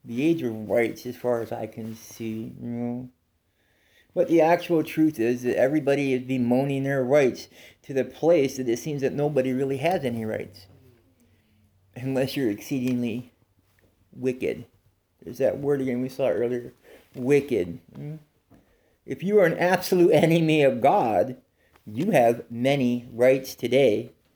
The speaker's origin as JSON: {"language": "English", "country": "United States", "said": "just because I'm an American."}